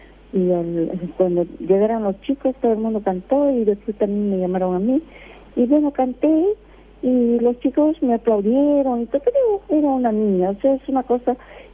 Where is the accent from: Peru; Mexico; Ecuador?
Peru; Amazon jungle; yo soy de la región de la selva, acá en mi país, Perú. Tenemos pues 3 regiones, ¿no? Costa, Sierra y Selva. Yo soy de la selva. Entonces, yo nací en plena selva amazónica y luego salimos de nuevo a la ciudad.